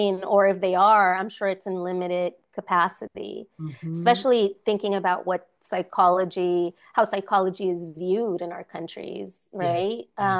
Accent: United States; born there; I was born here in the United States

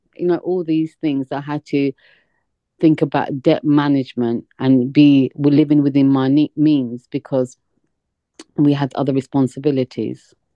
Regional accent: Tower Hamlets, London, United Kingdom; And like, as a woman growing up in Tower Hamlets, I think back then I would say I was relatively poor

